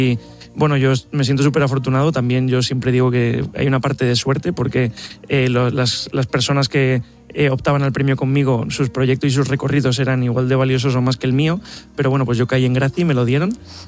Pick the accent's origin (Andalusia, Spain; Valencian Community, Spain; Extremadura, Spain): Valencian Community, Spain; Alicante; also born or lived in Paris; Yo he vivido en París, salí de ahí espantado. O sea, yo, París es precioso, pero para visitarlo. Me vine a Alicante, que es mi tierra, estoy encantado de estar en Alicante